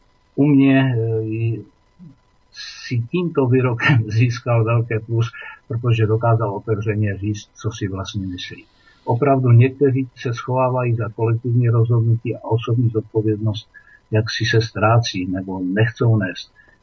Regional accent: Ostrava, Moravian-Silesian Region, Czechia; já jsem Ostravák

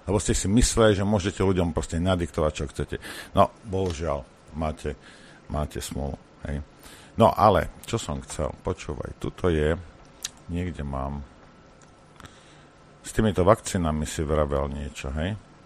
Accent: Rimavská Sobota, Banská Bystrica Region, Slovakia; Ja som vyrastal v Rimavskej Sobote, 25% cigáňov.

